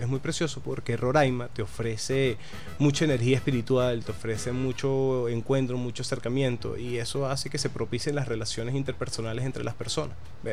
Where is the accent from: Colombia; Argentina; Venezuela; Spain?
Venezuela; Caracas, Capital District; nosotros como caraqueños la tenemos ahí, y como nosotros asistimos al Ávila, creemos que todos lo hacen